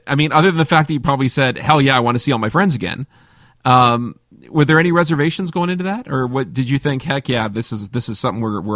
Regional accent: Hamilton, Ontario, Canada; Well, I am from the Hammer. I mean, it can mean a couple different things, to be honest with you guys.

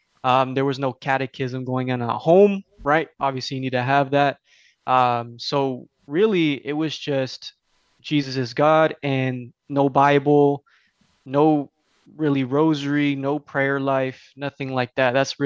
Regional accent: Los Angeles, California, United States; I grew up in Los Angeles with the internet era and a lot of liberalism around.

